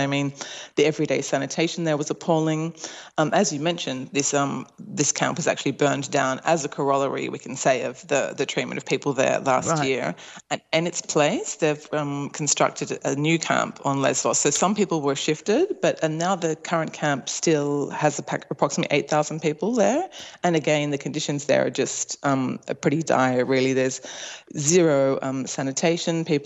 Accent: Australia; as an Australian

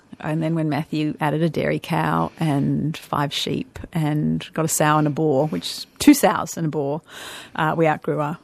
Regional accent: North Sumatra, Indonesia; also born or lived in Kolkata, India; now in Sydney, Australia; I was born in India. I was born in Kolkata in India, and then we moved to Indonesia. So I grew up on a rubber plantation in northern Sumatra.

